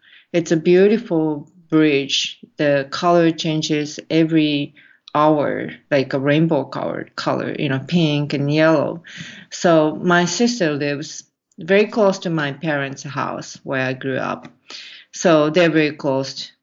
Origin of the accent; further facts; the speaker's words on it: Kobe, Hyogo, Japan; I'm from Japan, and I grew up in a city. It's called Kobe. Actually, you say Kobe in America, but we say Kobe.